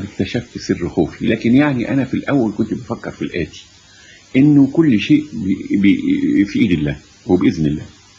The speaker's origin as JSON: {"language": "Arabic", "country": "Egypt", "said": "فهموا ان انا عاوز ان انا مصري وان انا عاوز الامباسادور بتاعي السفير اكلمه"}